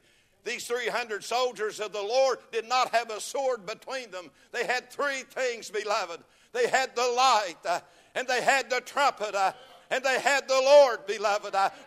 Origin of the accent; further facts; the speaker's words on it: United States; I said, no, Amerikanisch. I'm an American.